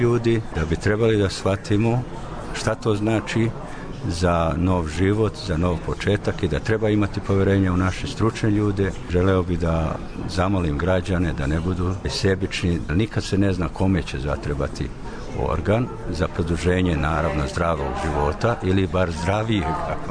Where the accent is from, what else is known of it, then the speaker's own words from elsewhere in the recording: Belgrade, Serbia; iz Beograda sam.